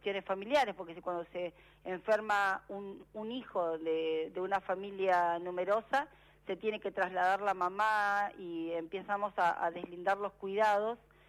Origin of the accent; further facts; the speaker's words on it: Santa Cruz, Argentina; soy santacruceña